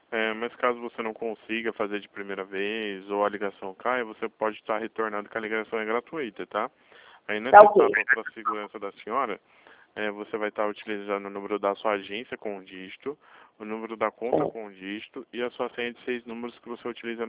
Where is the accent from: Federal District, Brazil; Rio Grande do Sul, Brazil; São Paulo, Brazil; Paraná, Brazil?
São Paulo, Brazil; Presidente Prudente; Somos de Presidente Prudente.